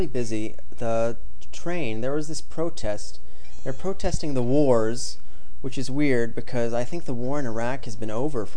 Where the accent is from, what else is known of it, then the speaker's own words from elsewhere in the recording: Pasadena, California, United States; Yeah, I was born and raised in Pasadena, and my father was born and raised in Pasadena, and his father was born and raised in Pasadena.